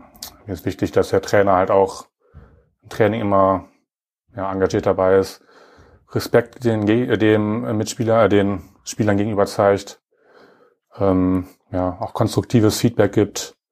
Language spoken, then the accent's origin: German; Münster, North Rhine-Westphalia, Germany; 29 Jahre jetzt alt geworden, spiele jetzt seit 2017 wieder bei den WWU Baskets. Bin ja auch in Münster geboren, habe hier in der Jugend gespielt, in der JBBL, NBBL.